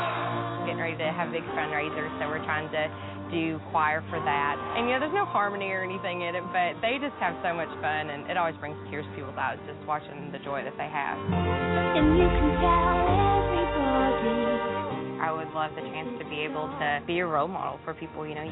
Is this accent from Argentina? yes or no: no; Winchester, Kentucky, United States; I'm from Winchester, Kentucky.